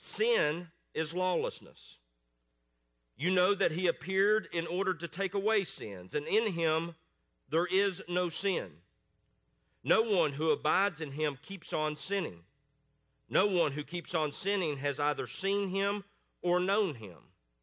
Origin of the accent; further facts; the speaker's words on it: Tennessee, United States; accent: East Tennessee; as you can tell from my accent from East Tennessee.